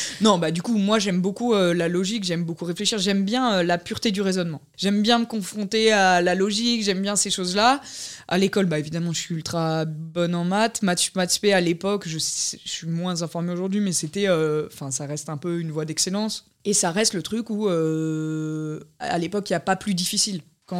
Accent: Marly-le-Roi, Île-de-France, France; mes grands-parents sont paysans en Corrèze. Et mes deux parents travaillent. Du coup, toutes mes vacances, je les ai passées à la ferme. Mais sinon, j'ai grandi à Marly-le-Roi, en banlieue parisienne.

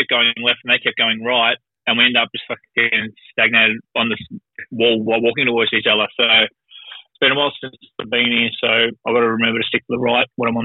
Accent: Australia; people figure out that I'm Australian

